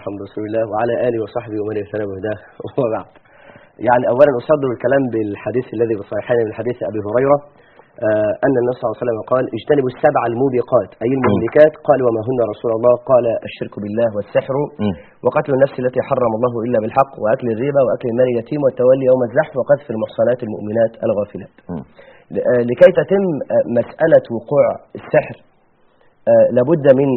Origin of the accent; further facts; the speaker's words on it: Egypt; مشهورين عندنا في مصر